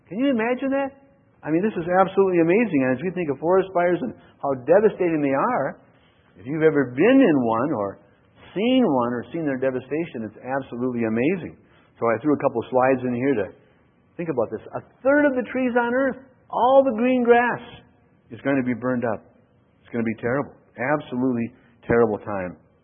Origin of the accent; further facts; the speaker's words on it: Duluth, Minnesota, United States; I grew up in Duluth, and this Lake Superior is right there.